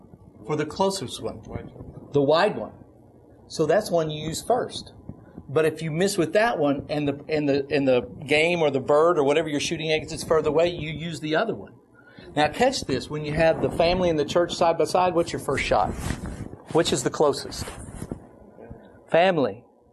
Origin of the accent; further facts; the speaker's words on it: Oklahoma, United States; I'm from Oklahoma. I'm a redneck.